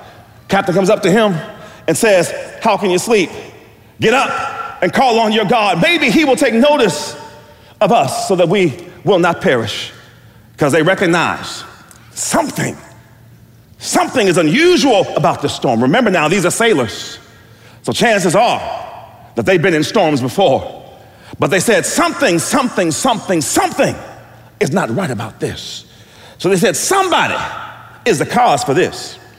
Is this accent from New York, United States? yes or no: no; Youngstown, Ohio, United States; I told you all that I grew up in Youngstown, Ohio. I went to Camel Memorial High School.